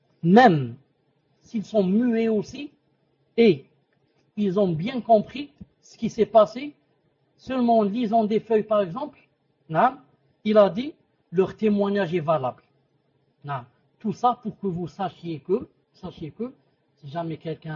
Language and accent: French; Algeria; Je ne sais pas si en France, ça se passe chez, comme ça se passe chez nous en Algérie.